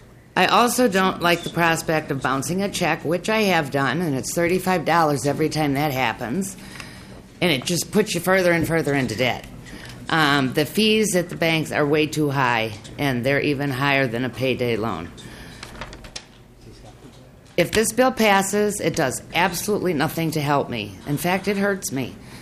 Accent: Blaine, Minnesota, United States; I'm from Blaine.

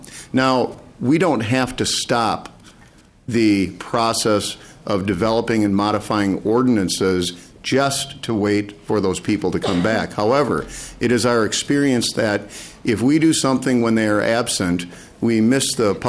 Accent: United States; I'm from Aiken County.

